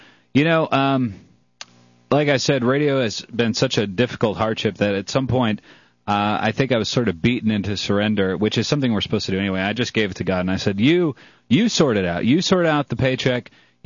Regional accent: Ireland; You know, I'm Irish. It's very difficult for me to just acquiesce with things

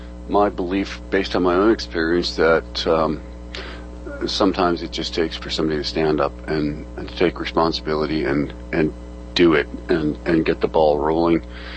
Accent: Germany; English is a second language; now in Canada; myself, I am German, but I'm also a Canadian citizen.

